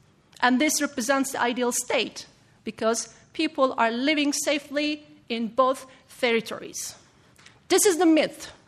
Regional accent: Varosha, Famagusta District, Cyprus; I grew up in Varosha, but other part of the Varosha, over the curtain.

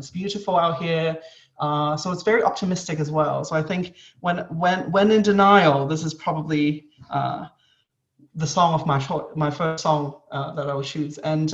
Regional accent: Hong Kong; as a young boy growing up in Hong Kong, it is a place where every summer we get a lot of typhoons.

